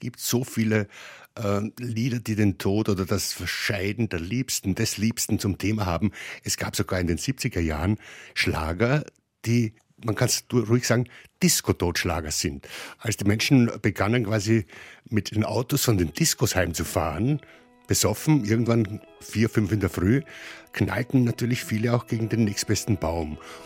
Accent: Vienna, Austria; Also im Land von Sigmund Freud schreit man seine Trauer nicht so raus, wo ich herkomme da, Wien, sondern da kompensiert man sie halt irgendwie anders.

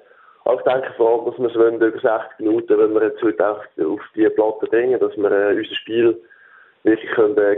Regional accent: Switzerland; dass man als Schweizer in so einer Halle spielt

